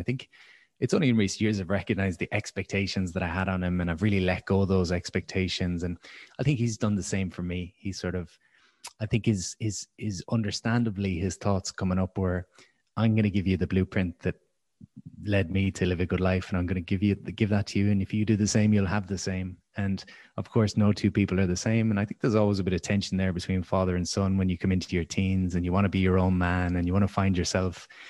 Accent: Limerick, Munster, Ireland; I grew up in Limerick and I was bullied as a kid.

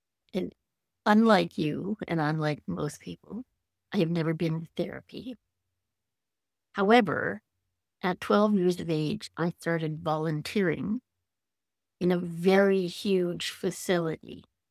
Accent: Scotland, United Kingdom; As a Scot person, you don't air your dirty laundry.

